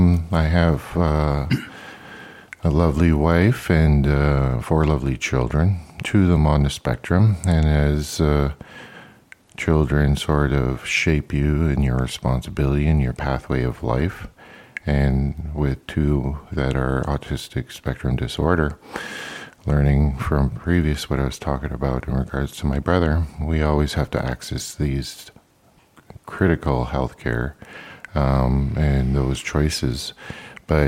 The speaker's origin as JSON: {"language": "English", "town": "Chase", "region": "British Columbia", "country": "Canada", "tie": "born or raised there", "said": "I was born in Kamloops, raised in Chase. My reserve is just west of Chase, Nisqually, IR1."}